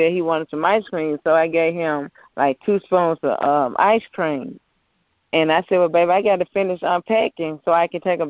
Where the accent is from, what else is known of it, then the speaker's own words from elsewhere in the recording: Murfreesboro, Tennessee, United States; I'm from Murfreesboro, Tennessee.